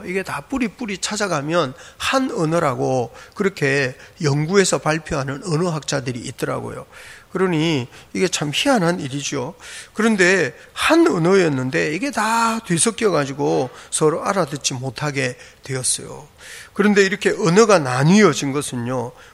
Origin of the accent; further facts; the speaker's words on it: Jeolla, South Korea; 저는 제가 웬 경상도, 저 전라도 사람인데